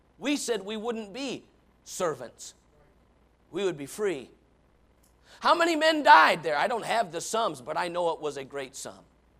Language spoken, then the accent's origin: English; United States; born there; When I was born in America, the greatest country in the whole wide world.